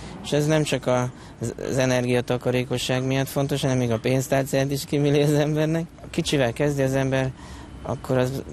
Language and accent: Hungarian; Kecskemét, Bács-Kiskun, Hungary; Az én szűkebb hazám a Kiskunság, bár én egy városi gyerekként nőttem föl a második emeleten, Kecskeméten, de a nagyszüleim, akik Tanyán éltek, közel a várostól 30 kilométerre szabadszálláson